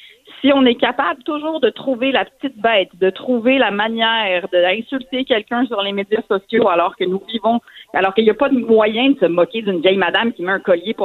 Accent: Quebec, Canada; Puis il faut qu'on puisse rire de nous en tant que Québécois, en tant que nation

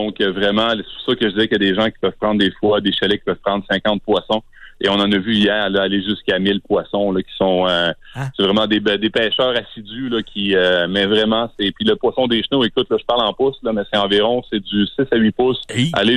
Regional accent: Sainte-Anne-de-la-Pérade, Quebec, Canada; Je suis natif de Saint-Anne-de-la-Pérade, puis j'ai une pourvoirie aussi là, sur la rivière.

